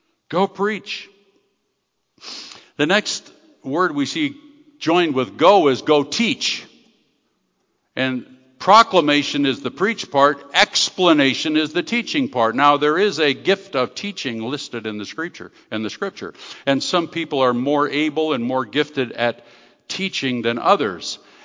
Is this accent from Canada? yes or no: yes; Mildmay, Ontario, Canada; the little town I grew up in Canada, Mildmay, Ontario, they had a little weekly newspaper